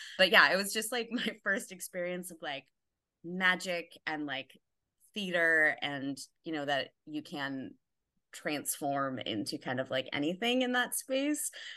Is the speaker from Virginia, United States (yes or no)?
no; New York City, New York, United States; I grew up in New York City. So for context, I'm a born and raised New Yorker.